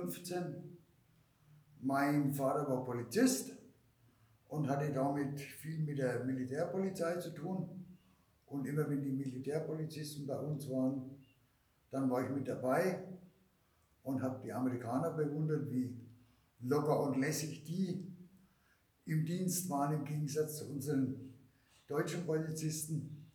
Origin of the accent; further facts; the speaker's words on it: Germany; Was für die damalige Zeit für uns als Deutsche natürlich was ganz Besonderes war, weil da kamen dann amerikanische Stars wie … die sind im 49er Club aufgetreten und wenn man da natürlich dann als Deutscher mit rein konnte, dann war das schon super.